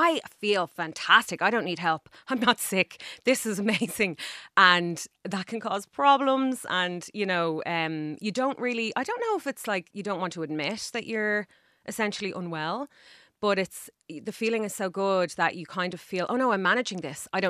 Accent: Dublin, Leinster, Ireland; So I'm from Dublin. I'm a Northsider.

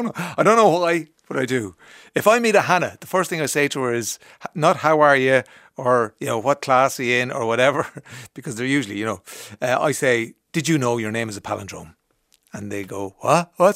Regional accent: Leinster, Ireland

